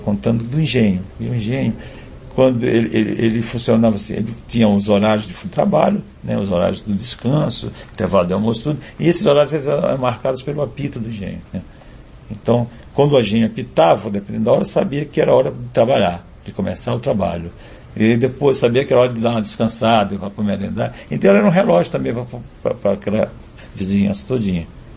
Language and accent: Portuguese; Cajari, Maranhão, Brazil; moved away; E é por essa porta que eu saí de Cajari, que a gente só viajava de lanche na época.